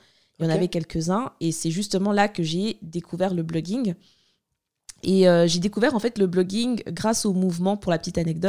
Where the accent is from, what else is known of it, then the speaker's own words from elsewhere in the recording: Switzerland; donc je suis originaire de l'Angola, comme tu l'as dit. Je suis née et j'ai grandi en Suisse.